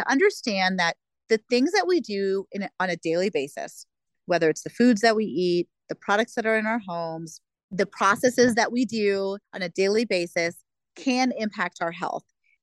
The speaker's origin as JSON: {"language": "English", "country": "India", "said": "I'm using stainless steel because I'm Indian and is literally the material of choice for a billion people in India."}